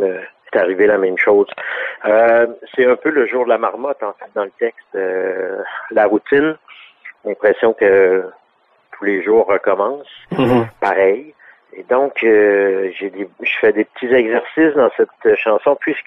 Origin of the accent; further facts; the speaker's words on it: Montreal, Quebec, Canada; Je suis né à Montréal, vraiment au cœur de Montréal, sur Châteaubriand, entre Bélanger et Jean Talon.